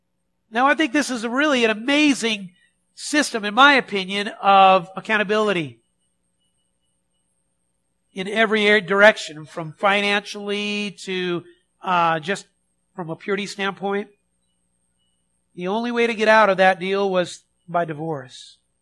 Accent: Pacific Northwest, United States; I come from the Northwest where, you know, if your tires were doing this and you weren't really going anywhere, then you put the chains on, right?

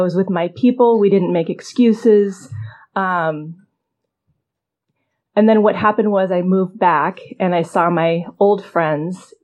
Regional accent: Seattle, Washington, United States; And so what happened for me was I left home. I grew up in Seattle. I went to school up in Bellingham.

